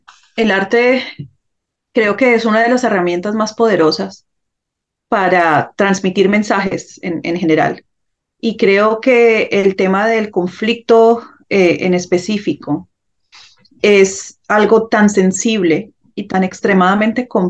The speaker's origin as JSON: {"language": "Spanish", "country": "Colombia", "lives_now": "abroad", "said": "vivir con ese estigma también como colombiano, hablo desde el exterior, viviendo en el exterior"}